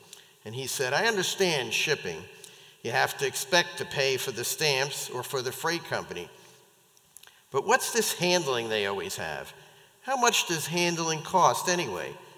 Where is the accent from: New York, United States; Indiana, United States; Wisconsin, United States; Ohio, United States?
New York, United States; I shouldn't say this, but I grew up in New York. Some of you know that. And so we have a tendency to really talk fast.